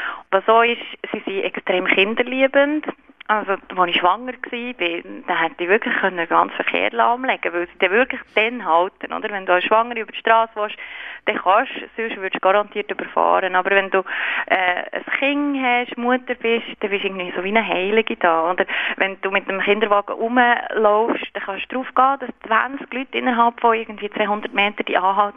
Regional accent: Switzerland; now in Istanbul, Turkey; ich schätze die Schweiz extrem. Es ist meine Heimat. Dort habe ich meine Freunde, meine Familie.

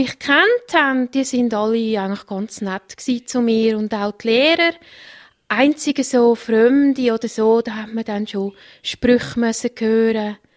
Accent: Einsiedeln, Schwyz, Switzerland; Nein, ich war von Einsiedeln gewesen.

